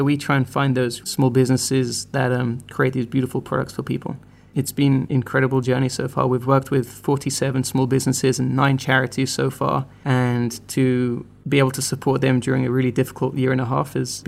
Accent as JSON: {"language": "English", "region": "London", "country": "United Kingdom", "tie": "born or raised there", "lives_now": "Israel", "said": "And I grew up in London for 18 years."}